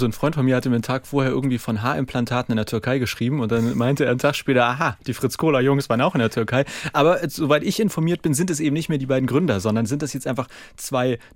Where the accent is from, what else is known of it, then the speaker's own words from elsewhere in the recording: Hamburg, Germany; Als gebürtiger Hamburger, ich wusste wirklich gar nicht, dass es Lohbrügge gibt. Ich komme ganz aus dem Westen.